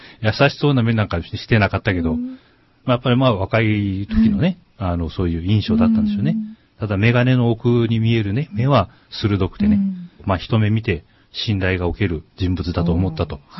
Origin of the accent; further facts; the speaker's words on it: Usa, Oita, Japan; まあ僕の実家ももちろん九州の出身で、大分の宇佐っていうところの出身なんですけど、